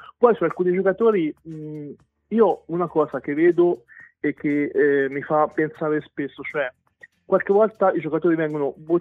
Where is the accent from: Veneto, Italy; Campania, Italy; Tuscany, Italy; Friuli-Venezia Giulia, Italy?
Tuscany, Italy; lo dico da toscano mi permette di dire